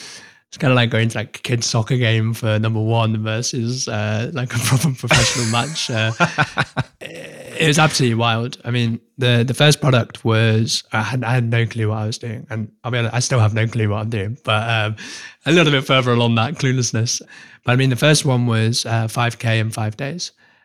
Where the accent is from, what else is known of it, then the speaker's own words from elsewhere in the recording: United Kingdom; Well, I'm British, so it's the royal we.